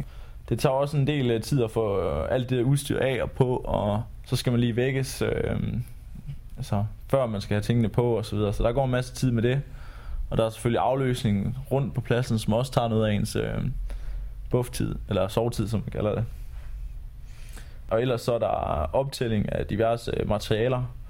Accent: Jutland, Denmark; Nu kommer jeg fra Jylland, ligesom mange af mine andre kolleger, vi gør.

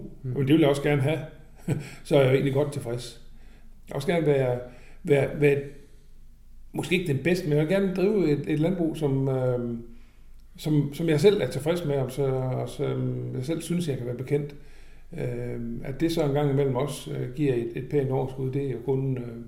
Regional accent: Horsens, Central Denmark Region, Denmark; Jeg er fra Østjylland, fra Horsens, og der har mine forældre gård i mange år. Og jeg er egentlig født på en kvægård

